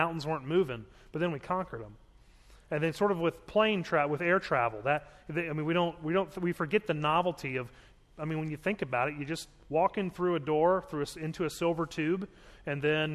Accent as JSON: {"language": "English", "town": "Baltimore", "region": "Maryland", "country": "United States", "tie": "born or raised there", "said": "growing up in Baltimore, up until I was in eighth grade"}